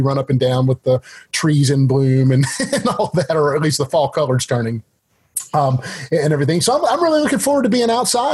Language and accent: English; Murfreesboro, Tennessee, United States; So I'm doing it here in my hometown of Murfreesboro, Tennessee.